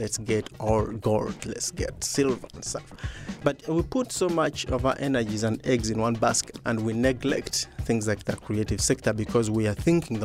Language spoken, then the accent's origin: English; Uganda; When I was growing up in Uganda, AIDS was a big issue.